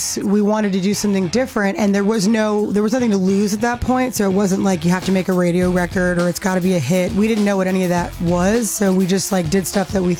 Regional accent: New York, United States; We're from New York, we're like, everything else sucks.

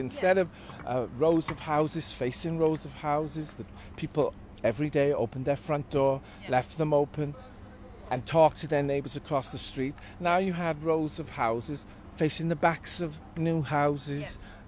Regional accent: Cardiff, Wales, United Kingdom; born there; I am glad I was born in Tiger Bay when I was born, and I lived what I lived

